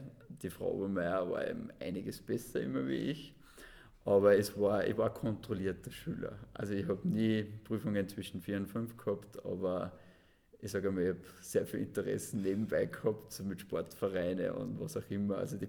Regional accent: Scharnstein, Upper Austria, Austria; Also ich bin in Scharnstein aufgewachsen und habe dann die Volksschule eben in Scharnstein gemacht und bin dann 8 Jahre ins Sportgymnasium in Wels gegangen.

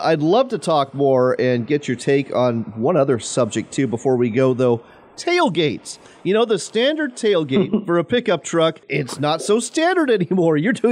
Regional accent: Washington, United States; And in my home state of Washington, they went further than that.

